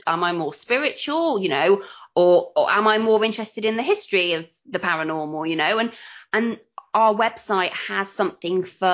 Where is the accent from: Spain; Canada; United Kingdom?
United Kingdom; Bristol, South West England; because I'm from Bristol and I'm just like, yeah, just blah, blah, blah, blah.